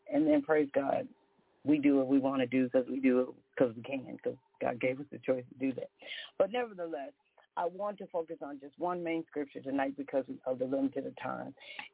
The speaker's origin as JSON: {"language": "English", "region": "Minnesota", "country": "United States", "tie": "born or raised there", "said": "Over the weekend, I had the blessing to able to go to my hometown, Minnesota."}